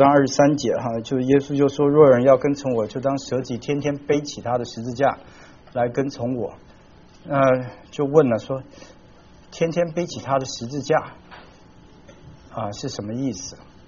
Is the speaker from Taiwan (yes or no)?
yes; Taiwan; 就像我从台湾来，那台湾来的男的要当兵了